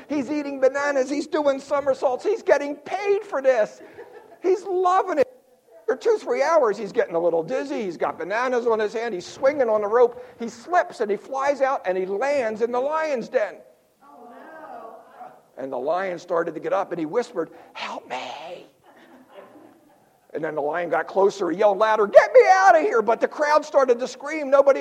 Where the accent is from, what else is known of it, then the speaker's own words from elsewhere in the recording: Philadelphia, Pennsylvania, United States; So he's walking the streets of Philadelphia. I grew up in South Philly.